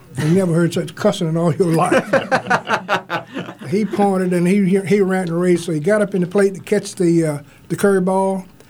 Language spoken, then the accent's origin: English; Alabama, United States; And we had guys who had played baseball in my hometown. By the way, I'm from Alabama